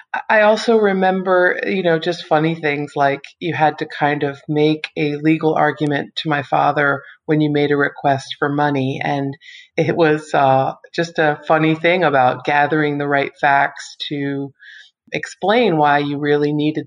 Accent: Maryland, United States; also born or lived in Philadelphia / North Carolina / Washington; I grew up in Maryland and went to school in Philadelphia and then worked in North Carolina, eventually came back to cover Congress in Washington and then began working for the Post.

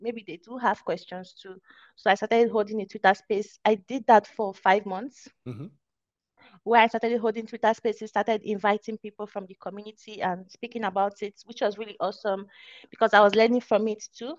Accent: Nigeria; now in Malta; I'm from Nigeria, but I recently moved to Malta. That was last year.

